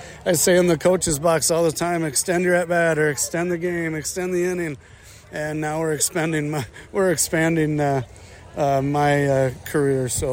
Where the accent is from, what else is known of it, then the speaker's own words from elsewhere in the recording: Iowa, United States; where I grew up in Northern Iowa